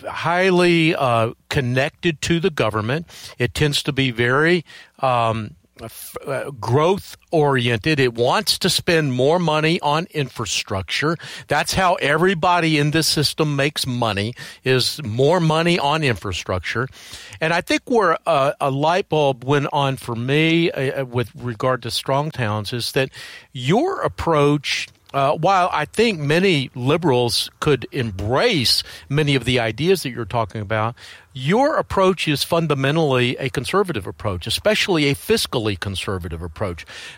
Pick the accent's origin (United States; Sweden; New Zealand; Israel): United States; Atlanta, Georgia; I was one of those nerdy kids that when I was a teenager growing up in Atlanta, I would look at the Atlanta Regional Commission projections of population